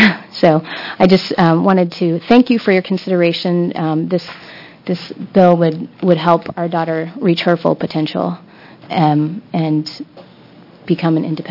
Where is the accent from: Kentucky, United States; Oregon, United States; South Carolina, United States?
Oregon, United States; Portland; also born or lived in Alaska; I grew up in Portland, but we've been living in Alaska for about 11 years. After her diagnosis, we moved to Portland to be near my family.